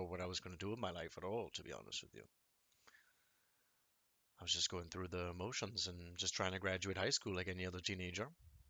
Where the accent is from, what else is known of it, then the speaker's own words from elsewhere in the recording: Trinidad & Tobago; now in United States; growing up in Trinidad, it was a very strict regime for schools. I had always been pretty good at studying just to survive growing up as a kid in Trinidad. But coming to America